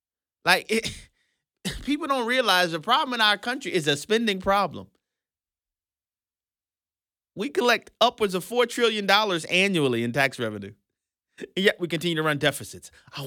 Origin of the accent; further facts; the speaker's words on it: New Orleans, Louisiana, United States; Oh, my people in New Orleans say the West Bank is the best bank. That's what they're saying. I'm from the East Bank.